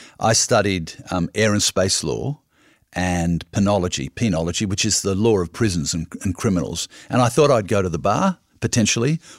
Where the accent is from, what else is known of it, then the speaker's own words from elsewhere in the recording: Sydney, New South Wales, Australia; I left home in 70, and instead of going to university in my hometown in the city of Sydney, I essentially went to the equivalent of Washington. I went to Canberra